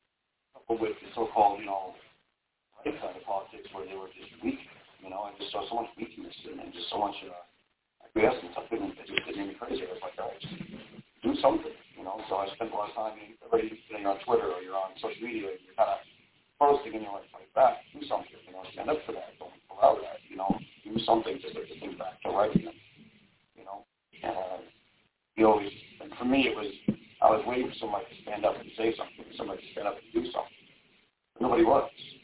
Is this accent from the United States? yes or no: yes; New York City, New York, United States; When I was 10, I grew up in Coney Island, Brooklyn, during the crack wars and all that going on.